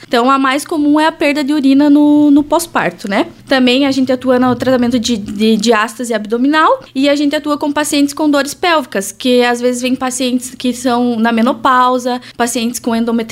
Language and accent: Portuguese; Campos Novos, Santa Catarina, Brazil; Então, eu sou daqui de Campos Novos, né? Meus pais são daqui